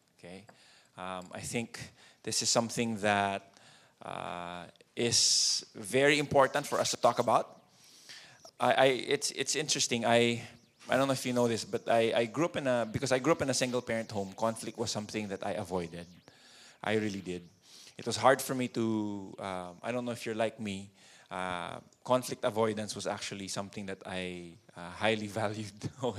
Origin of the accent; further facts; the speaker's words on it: Marikina, Metro Manila, Philippines; I grew up in Marikina, and then I was in grade 2.